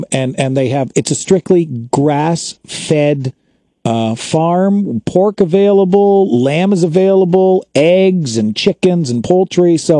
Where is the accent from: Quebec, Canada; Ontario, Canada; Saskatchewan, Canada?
Ontario, Canada; London; growing up in London, it's an island in the middle of farm country.